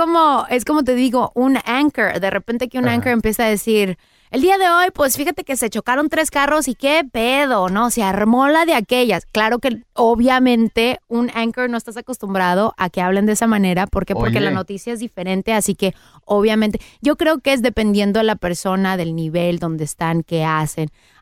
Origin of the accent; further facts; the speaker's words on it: Mexico; Soy mexicana. Mira, qué bien. Representándome a mí y muy orgullosa de mis raíces.